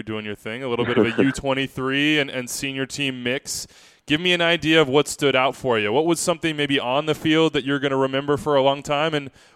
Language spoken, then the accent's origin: English; Kansas, United States; I am from Kansas. I lived in Kansas City for a long time.